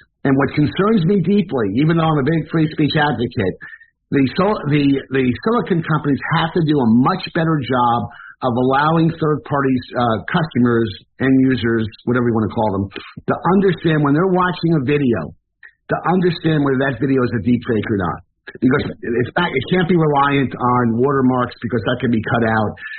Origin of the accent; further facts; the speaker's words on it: United States; as an American who has, you know, great respect for our founding fathers